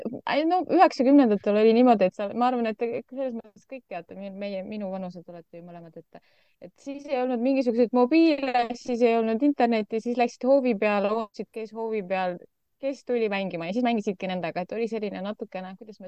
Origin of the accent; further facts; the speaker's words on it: Tallinn, Harju County, Estonia; ma olen tallinlane. Ja. Mul ei ole probleemi elada kuskil mujal, aga Lasnamägi kuidagi praegu veel hoiab mind enda kütkes